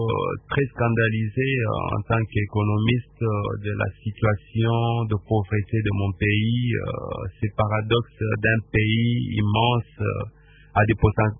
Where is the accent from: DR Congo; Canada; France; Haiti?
DR Congo; Kalima, Maniema; Bien sûr, je suis né à Kalima, c'est dans le Maniema.